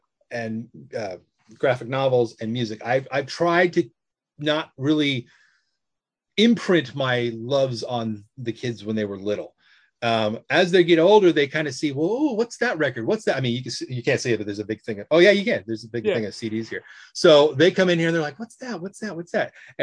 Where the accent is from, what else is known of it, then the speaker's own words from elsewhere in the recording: Hawaii, United States; moved away; So I grew up in Hawaii and I would talk about it in the book.